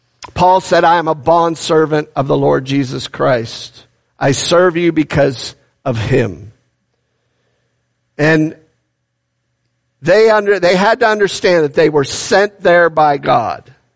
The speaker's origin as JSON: {"language": "English", "town": "Cleveland", "region": "Ohio", "country": "United States", "tie": "born or raised there", "said": "I grew up in Cleveland, Ohio."}